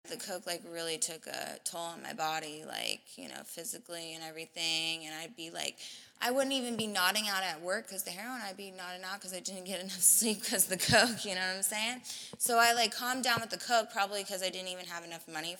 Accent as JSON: {"language": "English", "town": "Las Vegas", "region": "Nevada", "country": "United States", "said": "I'm a heroin addict, and I'm 25 from Las Vegas, and I went to Solutions out here."}